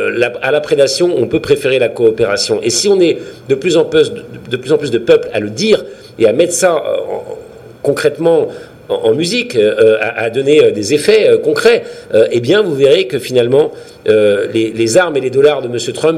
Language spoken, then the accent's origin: French; France; Nous sommes Français, nous pouvons finalement nous défendre